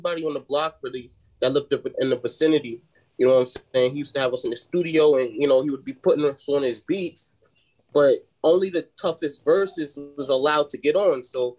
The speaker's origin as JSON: {"language": "English", "region": "New York", "country": "United States", "tie": "born or raised there", "lives_now": "Richmond, United States", "said": "I live in Virginia at the moment, Richmond, Virginia. I was born and raised in New York though."}